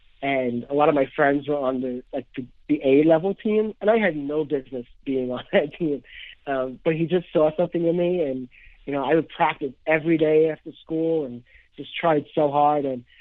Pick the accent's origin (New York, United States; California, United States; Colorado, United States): New York, United States; Queens; So I grew up in Queens, New York my whole life. I moved a couple years ago out to Long Island. I grew up in Ozone Park, Queens.